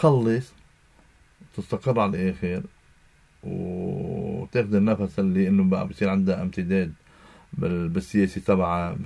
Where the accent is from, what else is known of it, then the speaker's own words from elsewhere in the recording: Lebanon; نحن كشعب لبناني كشعب عربي